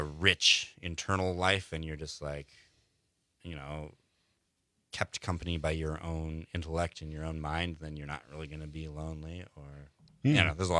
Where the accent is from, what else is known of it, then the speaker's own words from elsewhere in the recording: Cortez, Colorado, United States; I grew up. I'm from Colorado. I grew up in Cortez, Colorado. Moved out here for school.